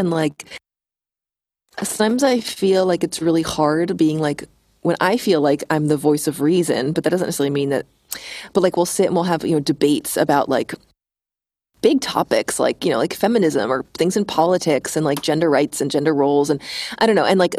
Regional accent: United States; just because I'm one American doesn't make me an expert on all things United States or whatever.

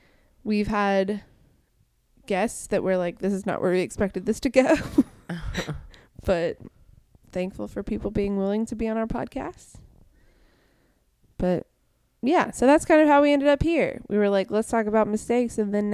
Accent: Jackson, Mississippi, United States; I'm from Jackson, whatever. And I was like, I'm from Mississippi and I do comedy down there.

